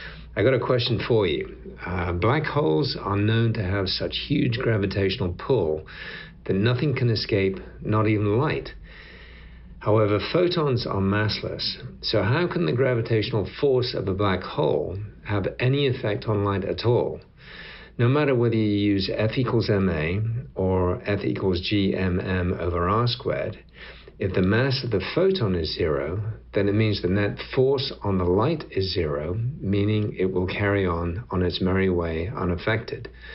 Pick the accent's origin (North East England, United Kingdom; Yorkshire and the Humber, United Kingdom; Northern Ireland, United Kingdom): Yorkshire and the Humber, United Kingdom; now in Fort Worth, United States; I live in Fort Worth, Texas, but I'm originally from Yorkshire in England.